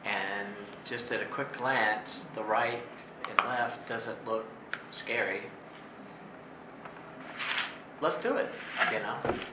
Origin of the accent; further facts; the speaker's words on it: Lynchburg, Virginia, United States; the world that we grew up here in the United States, Lynchburg, Virginia